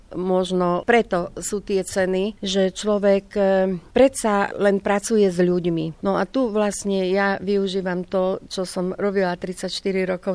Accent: Kežmarok, Prešov Region, Slovakia; also born or lived in Levoča; Ja som rodená Levočanka, ale od 3 rokov žijem v Kežmarku, tak sa cítim byť naozaj plnohodnotnou Kežmarčankou.

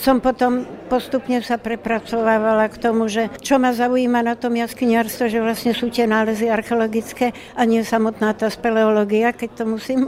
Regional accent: Bratislava, Bratislava Region, Slovakia; hoci som Bratislavčanka.

